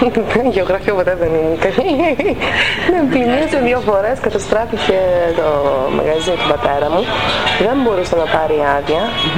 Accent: Komotini, East Macedonia and Thrace, Greece; also born or lived in Germany; γεννήθηκα 10 Αυγούστου το 68, Κομωτινή. Μέχρι 4 χρονών, 5 χρονών ήμασταν εδώ, φύγαμε Γερμανία για άλλα 5 χρόνια και επιστρέψαμε το 79-78.

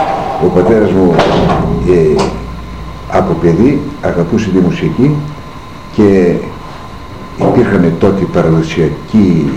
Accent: Greece; born there; Εδώ στη Ξά.

